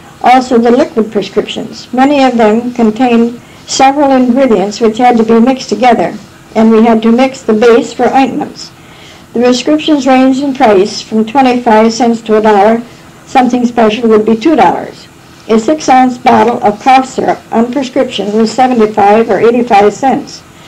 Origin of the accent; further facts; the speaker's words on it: Bloomfield Township, Michigan, United States; born there; I was born in Bloomfield Township.